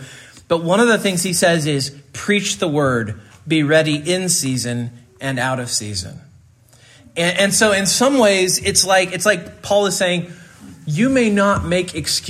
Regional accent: Stafford, Kansas, United States; When I was a kid growing up in Stafford, Kansas, I had a neighbor.

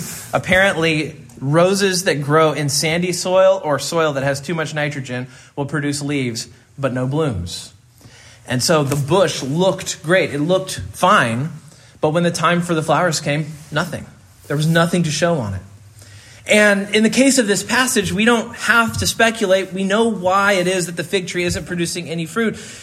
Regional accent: Stafford, Kansas, United States; When I was a kid growing up in Stafford, Kansas, I had a neighbor.

